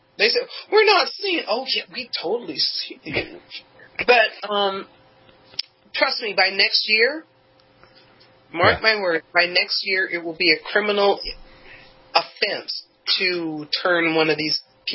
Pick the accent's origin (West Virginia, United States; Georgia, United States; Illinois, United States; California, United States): California, United States; Los Angeles; I come from L.A. I come from Hollywood.